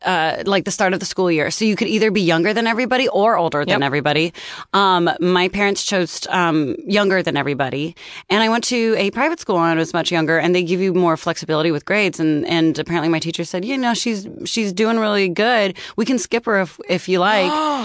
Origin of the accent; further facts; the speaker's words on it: Castro Valley, California, United States; I'm from Castro Valley, California.